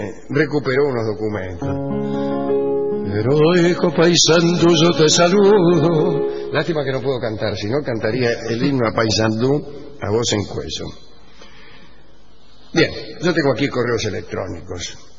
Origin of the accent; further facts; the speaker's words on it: Olavarría, Buenos Aires Province, Argentina; now in Villa Celina, Argentina; Soy de Olavarría, nada más lejos de Villa Celina que Olavarría. Pero hace unos años me vine a estudiar enfermería en Villa Celina.